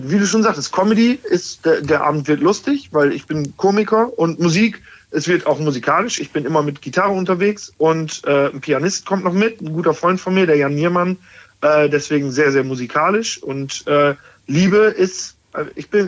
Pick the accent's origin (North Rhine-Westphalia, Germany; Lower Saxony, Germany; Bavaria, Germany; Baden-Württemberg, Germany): Lower Saxony, Germany; Osnabrück; Ich komme aus Osnabrück, aber ja, komm immer wieder, wirklich immer wieder sehr, sehr gerne nach Köln